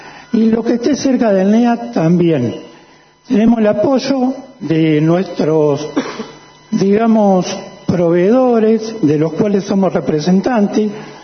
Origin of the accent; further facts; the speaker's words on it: Córdoba, Argentina; now in Chaco, Argentina; Soy un empresario cordobés, de una familia cordobesa, que vendimos en Chaco hace 20 años.